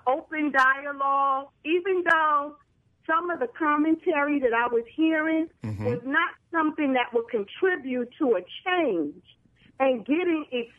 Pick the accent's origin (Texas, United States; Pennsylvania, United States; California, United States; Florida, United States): Pennsylvania, United States; Germantown; I'm from Germantown, and I am not your first caller.